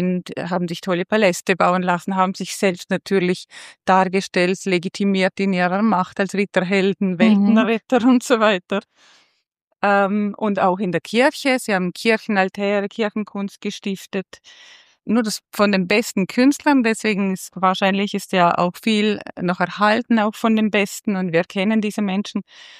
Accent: Liechtenstein; also als Liechtensteinerin sowieso.

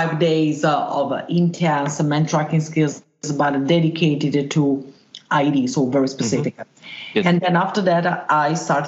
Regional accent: Milan, Lombardy, Italy; born there; English is a second language; I was born in Italy, in Mailand. I got remote origins from Germany and also from Slovenia.

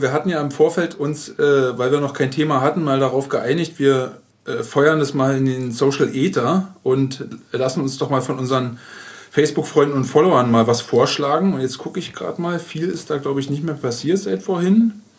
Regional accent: Berlin, Germany; Wir kommen beide aus Berlin.

